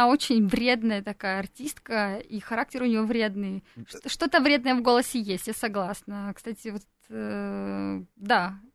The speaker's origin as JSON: {"language": "Russian", "town": "Krasnoturinsk", "region": "Sverdlovsk Oblast", "country": "Russia", "said": "Я из Краснотуринска. Оттуда нужно же еще доехать."}